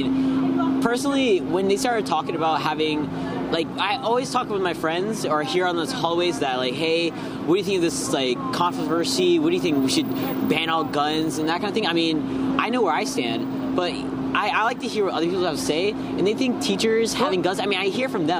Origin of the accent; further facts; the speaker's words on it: Silver Spring, Maryland, United States; Silver Spring, Maryland.